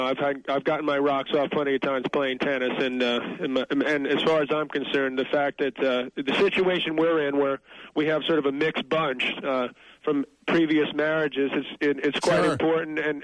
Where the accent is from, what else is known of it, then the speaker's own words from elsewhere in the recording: New York, United States; You know, I come from New York, where it's winter, obviously